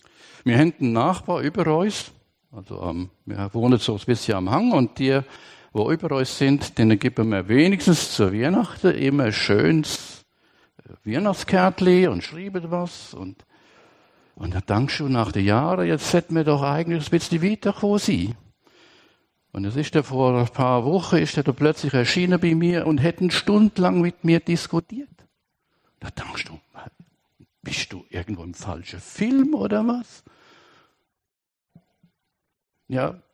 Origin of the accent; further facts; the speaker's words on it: Germany; moved away as an adult; now in Switzerland; Sie ist Schweizerin, ich bin Deutscher. Und aber bin mittlerweile 31 Jahre da in der Schweiz. Ich habe fast so viel Zeit in der Schweiz verbracht wie in Deutschland. Und rede von daher aber auch Schweizerdeutsch.